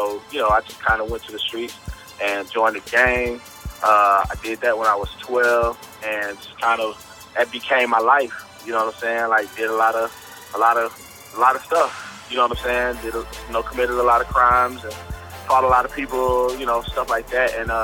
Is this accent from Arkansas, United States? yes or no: yes; Camden, Arkansas, United States; I'm from Camden, Arkansas. That's about an hour and 45 minutes south of Little Rock, Arkansas.